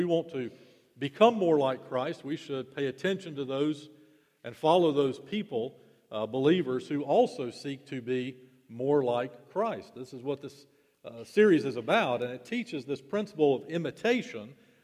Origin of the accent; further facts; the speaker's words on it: Winston-Salem, North Carolina, United States; When I was growing up in Winston-Salem, when I was a kid